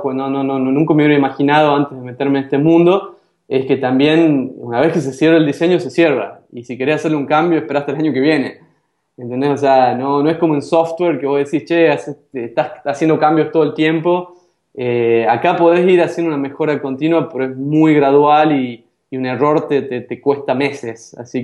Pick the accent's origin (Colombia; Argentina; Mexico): Argentina; Concepción, Tucumán; Yo ni siquiera soy de la capital de Tucumán, soy de Concepción, que es una ciudad al sur, una ciudad chiquita.